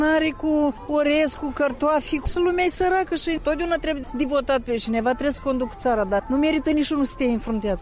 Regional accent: Moldova; noi suntem moldoveni și trebuie să ne apărăm țara.

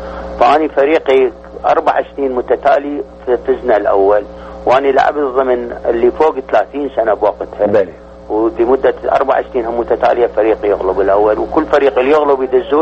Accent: Iraq; moved away; لأن أنا لازلت عراقي صميم 100% مو 100%. أنا صار لي 32 سنة بس أنا دمي ما تغيرت، أنا بعدني عراقي

